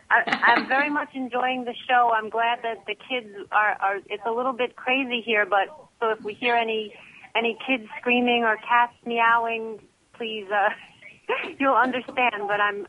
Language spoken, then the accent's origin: English; New York, United States; now in Florida, United States; I'm from New York, so I'm used to it being really cold, but here it's like it's so warm right now.